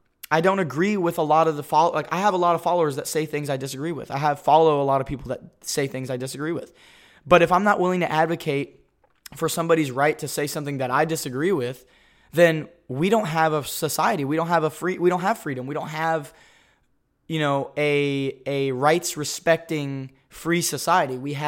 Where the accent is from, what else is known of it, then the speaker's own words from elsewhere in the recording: United States; I'm proud to say I'm an American, and I still say I'm proud to be an American